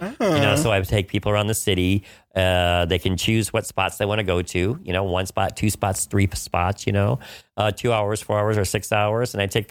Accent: New York, United States; You know, I think being a New Yorker, too, a lot of us have our hands in a bunch of different pots.

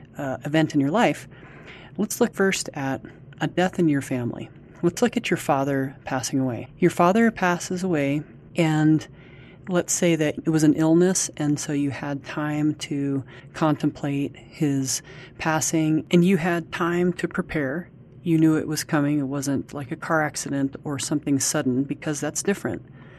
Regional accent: Albuquerque, New Mexico, United States; I'm from Albuquerque, New Mexico. I'm a massage therapist

